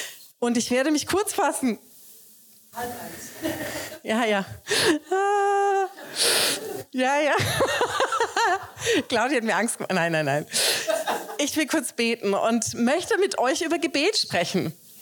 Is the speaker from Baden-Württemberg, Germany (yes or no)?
yes; Baden-Württemberg, Germany; Aber ich komme aus Baden